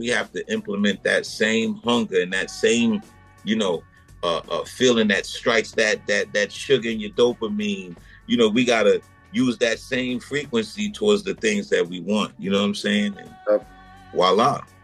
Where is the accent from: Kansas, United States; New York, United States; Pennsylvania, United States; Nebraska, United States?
New York, United States; Brooklyn; You know, I come from Brownsville, Brooklyn, and I lived in a house with both of my parents.